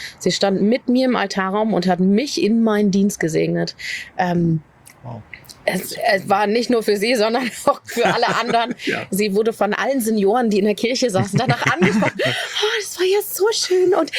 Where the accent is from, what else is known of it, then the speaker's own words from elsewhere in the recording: Berlin, Germany; Ich bin in Berlin groß geworden.